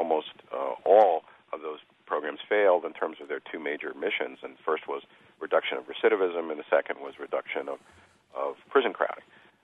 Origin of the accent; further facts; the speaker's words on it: New Jersey, United States; From my home state of New Jersey, we produced something called Scared Straight